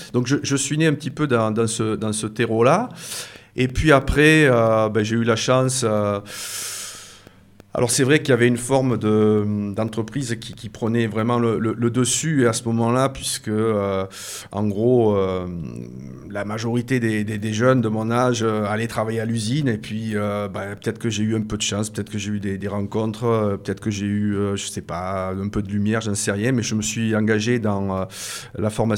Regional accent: Saint-Auban, Provence-Alpes-Côte d'Azur, France; Je crois que je suis aussi attaché à ce territoire parce que j'y suis né. J'ai grandi aussi à Saint-Auban, dans une cité ouvrière aussi

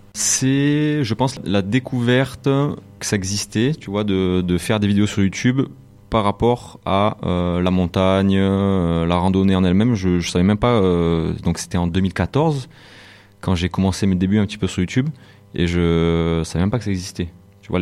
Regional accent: France; C'est pas parce qu'on est français, tu vois, et qu'on dit, ah, c'est mieux chez nous.

